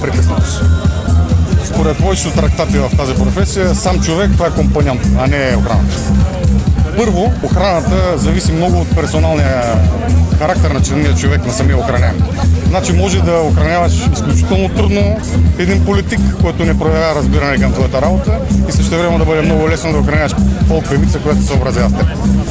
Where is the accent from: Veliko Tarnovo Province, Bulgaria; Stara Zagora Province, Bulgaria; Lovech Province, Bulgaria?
Stara Zagora Province, Bulgaria; Stara Zagora; съм роден в Стара Загора. Живял съм тук 25 години, завършил съм всичките си образования тук.